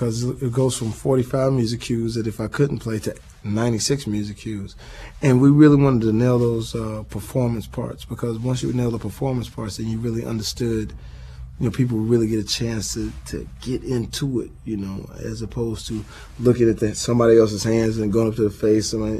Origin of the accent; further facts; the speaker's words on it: the South, United States; Oh yeah, we're ready because we come from the South, so we understand what the music is about and what the people are about in the South